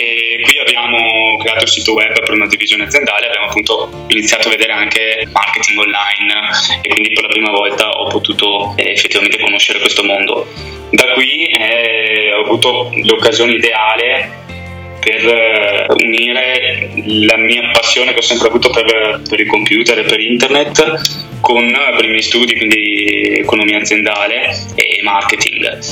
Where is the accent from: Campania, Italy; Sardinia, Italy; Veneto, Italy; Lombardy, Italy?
Veneto, Italy; confine tra la provincia di Vicenza e la provincia di Verona, quindi sono proprio lì, però appunto sono vicentino al 100%, per cui siamo lì. Terra del vino.